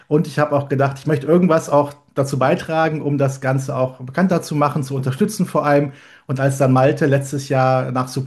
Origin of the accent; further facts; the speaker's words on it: North Rhine-Westphalia, Germany; in Köln-Bonn, wo ich herkomme